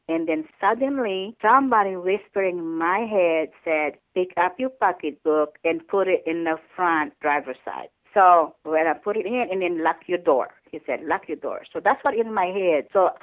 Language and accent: English; Philippines; now in United States; Philippines.